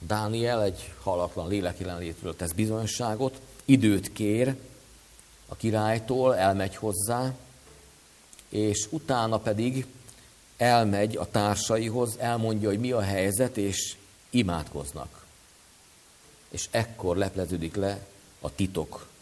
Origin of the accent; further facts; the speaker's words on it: Vaja, Szabolcs-Szatmár-Bereg, Hungary; born there; Már a szeretet otthonban voltam, itt a szülőhelyemen, Vaján.